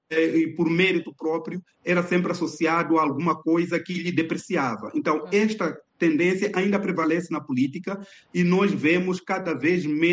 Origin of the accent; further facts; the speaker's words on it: Mozambique; como um bom moçambicano que também está preocupado com esta problemática